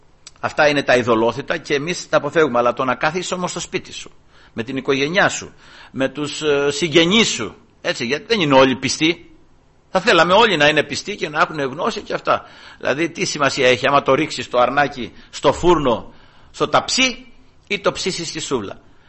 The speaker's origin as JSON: {"language": "Greek", "country": "Greece", "tie": "born there", "said": "Τώρα έτυχε, γεννηθήκαμε στην Ελλάδα"}